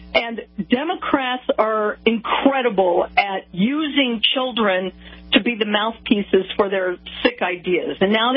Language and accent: English; Denver, Colorado, United States; also born or lived in New York / Los Angeles / Florida; I've lived in New York. I've lived in L.A. I've lived in Florida, but Denver, Colorado is my hometown.